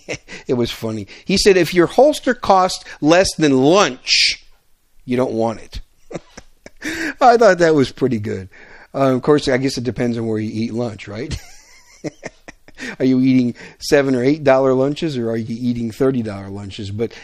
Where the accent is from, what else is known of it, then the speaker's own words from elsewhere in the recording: Wisconsin, United States; I grew up in Wisconsin. Of course, when I was growing up in Wisconsin, concealed carry of handguns was not allowed.